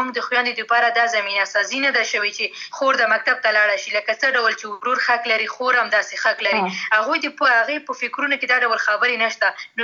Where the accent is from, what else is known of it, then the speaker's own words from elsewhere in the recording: Khost, Afghanistan; موږ په خوست کې خوست یو داس کلتوري ټولنه ده